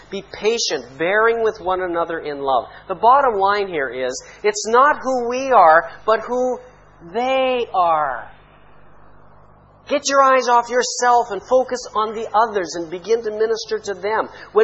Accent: Canada; now in Egypt; I grew up in Canada. We were always turning it up in the wintertime because it was freezing.

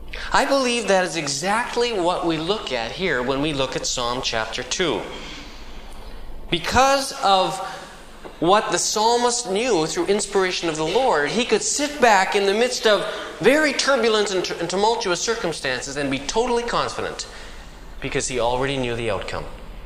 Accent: Canada; It tells you I'm Canadian.

